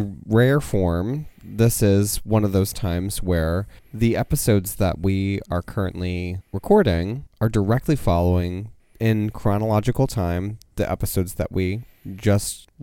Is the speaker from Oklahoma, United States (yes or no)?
no; New Jersey, United States; And we're like, oh yeah, we're from New Jersey.